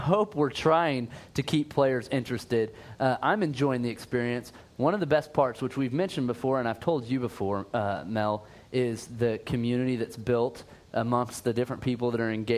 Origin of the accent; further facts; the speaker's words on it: Australia; I'm Australian.